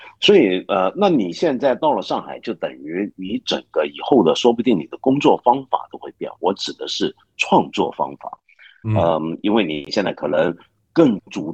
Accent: Hong Kong; 我还以为是因为我是本来就是南方人嘛，我香港人。

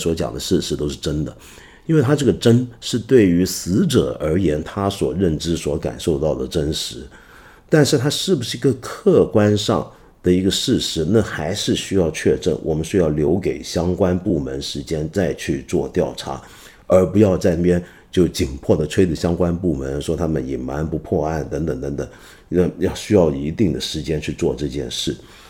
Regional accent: Guangdong, China; first language Cantonese; Chinese is a second language; 比如说我是个南方人，我们一帮南方人，尤其我们广东人用广东话在讲的时候

